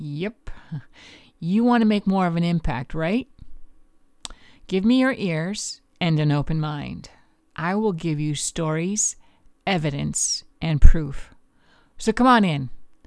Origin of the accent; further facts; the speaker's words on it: Canada; because I'm Canadian.